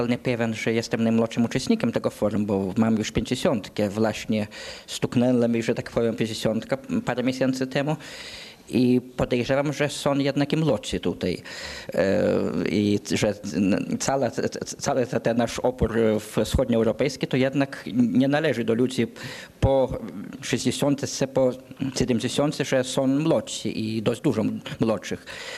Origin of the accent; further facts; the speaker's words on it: Vilnius, Vilnius County, Lithuania; No, a ponieważ jestem Litwinem z Wilna i leżą mi na sercu sprawy litewskie